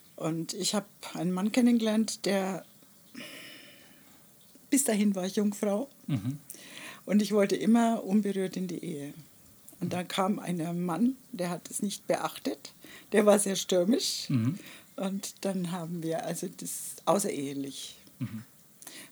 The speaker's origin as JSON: {"language": "German", "town": "Würzburg", "region": "Bavaria", "country": "Germany", "tie": "born or raised there", "said": "Ich habe in meiner Mutter, ihrem Leib, noch das Ende des Krieges miterlebt. Mhm. Mhm. Und ich bin geboren in Würzburg."}